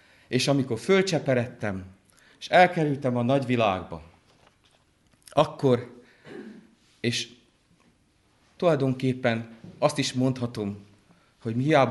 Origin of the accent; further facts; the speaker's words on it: Rožňava, Košice Region, Slovakia; én tényleg világra jöttem. Valahol Gömörországba, Rozsnyón. Egy olyan helyen, ahol élnek együtt magyarok, szlovákok, németek, romák, sokféle nemzetség. Itt nőttem fel. Megkereszteltek az evangélikus templomban, titokban